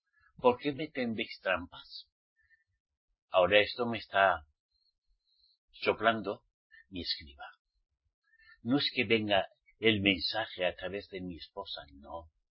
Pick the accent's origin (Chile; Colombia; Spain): Spain; ¿Qué es lo que pasa en mi país, España?